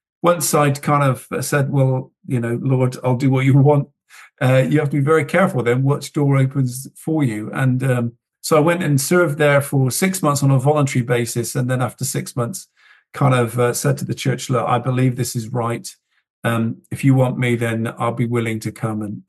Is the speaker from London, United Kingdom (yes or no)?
no; Bristol, South West England, United Kingdom; Well, I was born and bred in Bristol